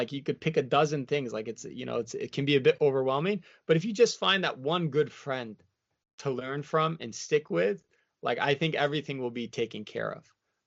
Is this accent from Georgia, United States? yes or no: no; Massachusetts, United States; because we literally were neighbors growing up in Massachusetts.